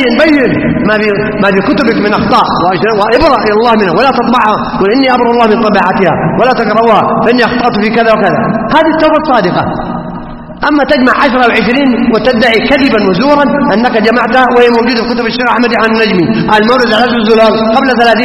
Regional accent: Saudi Arabia; نعم ننعم في بلادنا المملكة العربية السعودية بنعم كثيرة وخيرات كثيرة

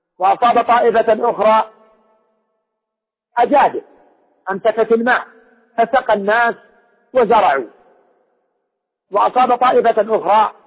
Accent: Saudi Arabia

